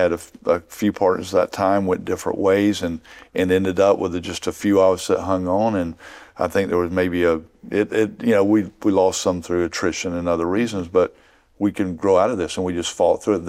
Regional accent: Enterprise, Alabama, United States; I grew up in Enterprise, just 90 miles up the road.

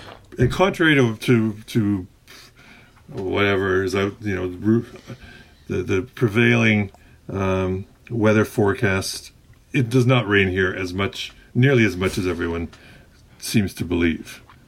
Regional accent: Calgary, Alberta, Canada; now in Vancouver, Canada; And I grew up in Calgary, Alberta, which is one province over from us.

